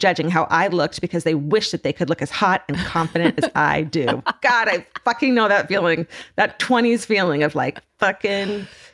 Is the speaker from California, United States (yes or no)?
yes; California, United States; I'm from Southern California, where I went to UC Irvine and worked at the little dingy discount Woodbridge movie theater, where I fucking literally grew up watching movies.